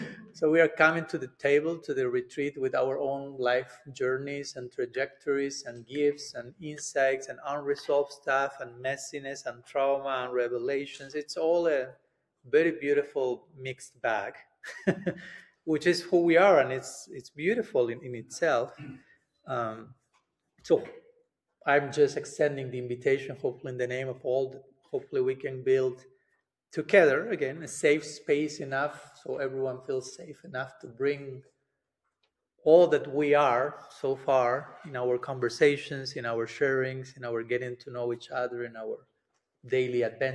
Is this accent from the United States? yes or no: no; Argentina; I'm from Argentina, so everyone is mad about soccer over there